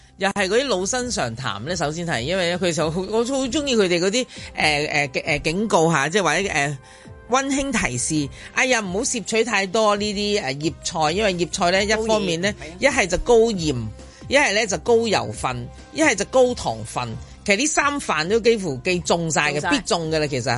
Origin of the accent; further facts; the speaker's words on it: Guangdong, China; 我哋广东人咧因为太多选择，所以反而就唔系经常食。